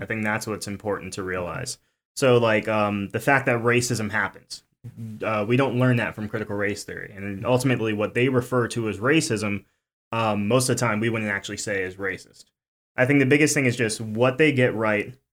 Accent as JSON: {"language": "English", "region": "New Jersey", "country": "United States", "tie": "born or raised there", "said": "So I grew up in, born and raised in New Jersey. So I'm a Northerner. I apologize to my Kentuckians, but born and raised in New Jersey."}